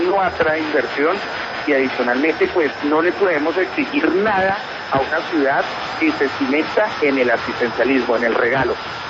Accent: Bogotá, Bogotá D.C., Colombia; yo tengo 32 años, soy bogotano, soy abogado de la Universidad de Externado

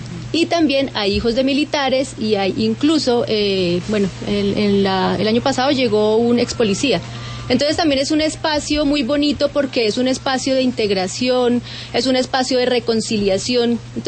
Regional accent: Colombia; Somos la delegación colombiana

